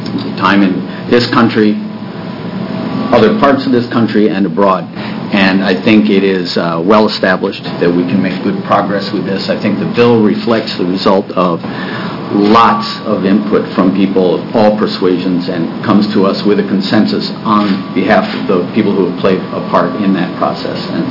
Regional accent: East Coast, United States; I grew up on the East Coast. I had the planes flying over spraying for mosquitoes in the summers.

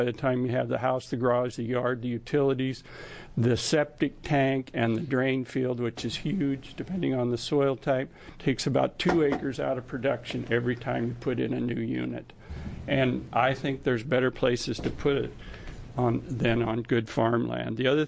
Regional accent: Parkdale, Oregon, United States; I'm from Parkdale, Oregon.

